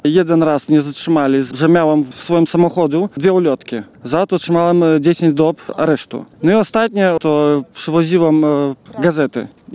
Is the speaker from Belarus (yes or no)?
yes; Belarus; now in Poland; Ja uciekłem z Białorusi, bo mnie zatrzymywali 3 razy.